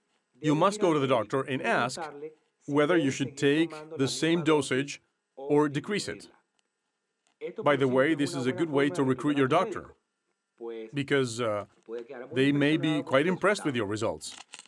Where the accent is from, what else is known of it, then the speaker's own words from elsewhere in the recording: Bolivia; We are from Bolivia.